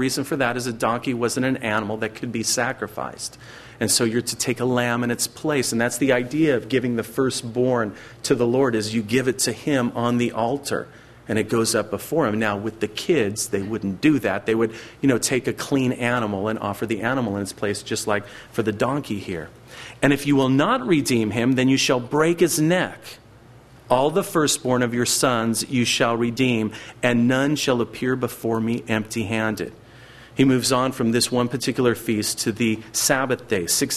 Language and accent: English; California, United States; And I remember even growing up in Central California, the tractors would have lights on the top of them